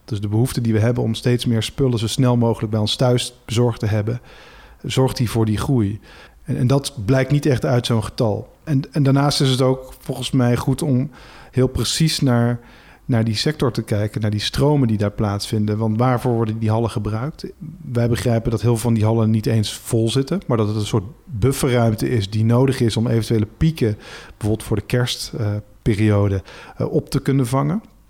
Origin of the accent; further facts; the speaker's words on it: Tilburg, North Brabant, Netherlands; born there; Vlakbij mijn geboortegrond hier in Tilburg, in de spoorzone.